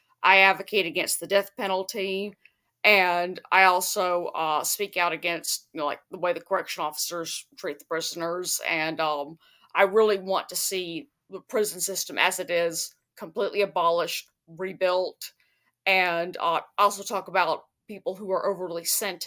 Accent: Alabama, United States; Yes, I'm from Alabama.

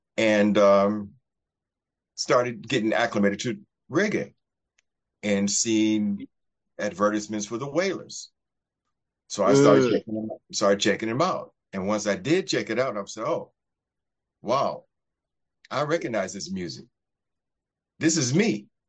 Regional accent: Culver City, California, United States; And I grew up here in Southern California. So we were living in Culver City. We moved to Venice

